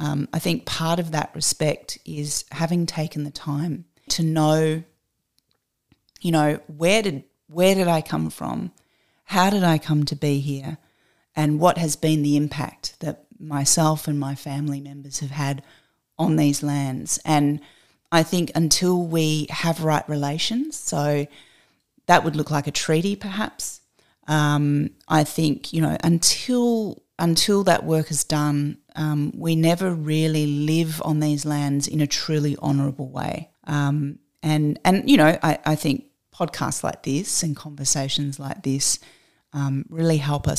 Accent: Adelaide, South Australia, Australia; also born or lived in Sydney; now in Melbourne, Australia; I was actually born here in Naam, and then I grew up on Kaurna land in Adelaide, and then I spent about 10 years on Gadigal land in Sydney. And then I came back to Naam, and I've been here now for about 20 years.

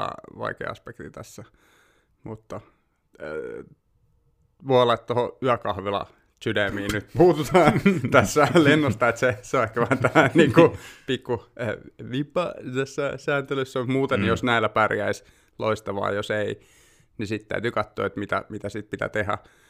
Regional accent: Helsinki, Uusimaa, Finland; born there; also born or lived in Vantaa; Kyllä, Itä-Vantaalta. Se on semmoinen puolikas henkinen koti edelleen, mutta mä oon syntynyt Helsingissä.

